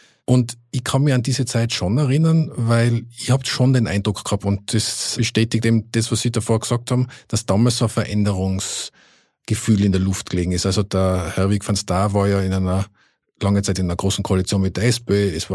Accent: Innsbruck, Tyrol, Austria; moved away as an adult; now in Vienna, Austria; Ich bin ja auch gebürtiger Innsbrucker und lebe jetzt zwar seit 10 Jahren in Wien, aber die Liebe zu Innsbruck ist nach wie vor da.

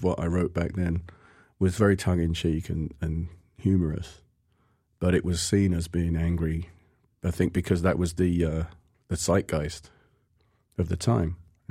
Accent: Portsmouth, South East England, United Kingdom; it's about my hometown, which is Portsmouth on the south coast of England.

